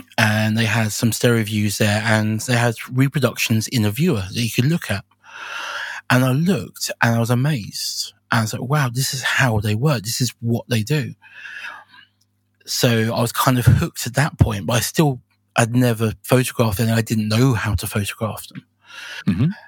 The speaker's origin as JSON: {"language": "English", "region": "London", "country": "United Kingdom", "tie": "born or raised there", "said": "And I started wandering around in London, in my hometown, photographing with it."}